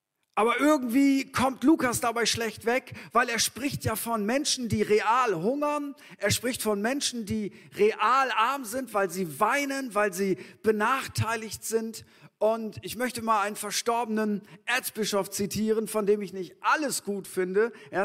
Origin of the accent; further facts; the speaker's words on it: Northern Germany, Germany; So, als Norddeutscher ist das ganz weit weg.